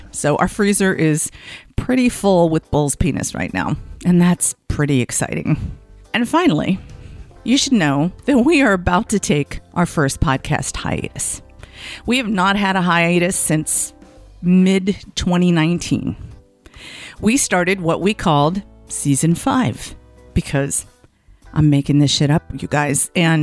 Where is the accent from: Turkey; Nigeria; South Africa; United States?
United States; Southern United States; Remember, I'm from the South. I can't read.